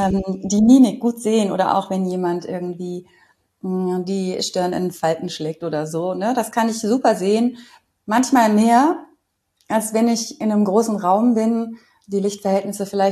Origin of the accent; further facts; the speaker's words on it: Cologne, North Rhine-Westphalia, Germany; ich komme aber aus Köln.